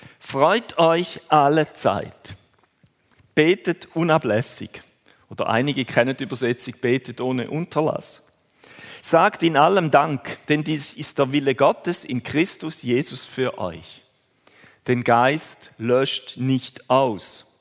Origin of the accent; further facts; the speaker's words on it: Switzerland; Also bei uns in der Schweiz ist nur Zürich grösser